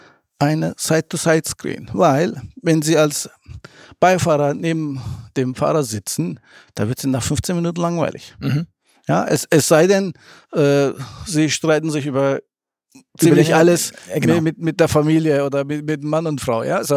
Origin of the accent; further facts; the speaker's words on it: Akseki, Antalya, Turkey; now in Germany; ich komme aus der Türkei, aus dem Schwabenland der Türken, aus Akseki.